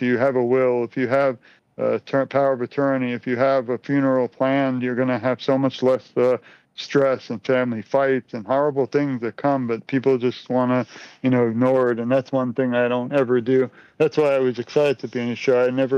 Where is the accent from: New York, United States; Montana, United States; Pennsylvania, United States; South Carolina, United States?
New York, United States; Brooklyn; I'm from Brooklyn, New York. I grew up, unfortunately, seeing bad things, and that's why I decided to go into that field.